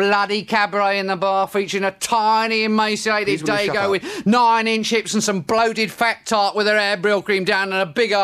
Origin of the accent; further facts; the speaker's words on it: London, United Kingdom; Maybe it's because I'm a Londoner